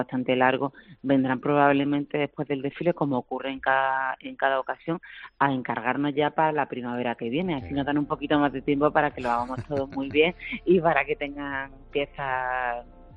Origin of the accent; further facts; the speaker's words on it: Granada, Andalusia, Spain; que es tan importante representar nuestra ciudad. Somos los únicos granadinos, sí, presentes en la pasarela